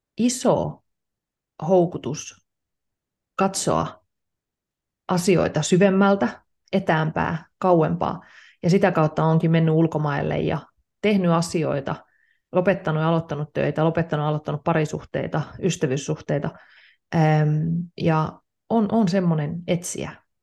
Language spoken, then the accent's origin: Finnish; Kokkola, Central Ostrobothnia, Finland; mä oon myös Kokkolasta kotoisin. Mä oon länsirannikolta, mä oon pienen kaupungin tyttöjä alun perin.